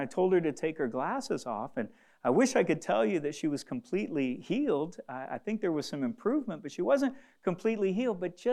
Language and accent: English; DR Congo; And so I told them that I grew up in the Congo, and conversation just led from one thing to the other.